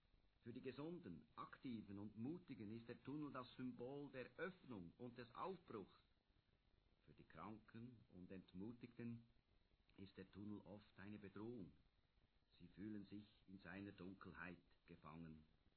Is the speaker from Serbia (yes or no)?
no; Kandersteg, Bern, Switzerland; Kandersteg ist meine Heimat. Hierher komme ich immer wieder gern zurück. In das Dorf meiner Eltern, in das Dorf meiner Jugend, zu meinen Wurzeln.